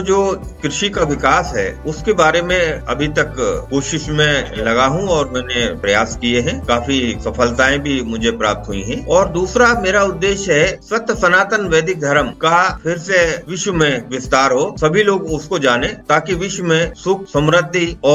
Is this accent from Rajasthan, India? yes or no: no; Rampur, Uttar Pradesh, India; मैं एक कृषक परिवार से हूँ। मेरा गांव रामपुर है और वो हापुड़ के पास पड़ता है। मेरे पिताजी किसान थे और मैं वहीं से पढ़ता हुआ आगे जो है बढ़ा।